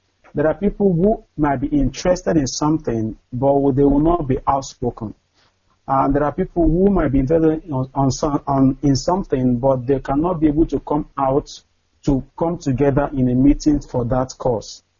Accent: Udi, Enugu State, Nigeria; now in Malaysia; I'm from Udi local government, Enugu State, Biafra Land.

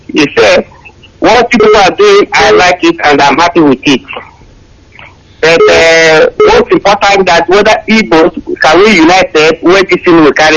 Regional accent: Imo, Nigeria; I come from Imo State.

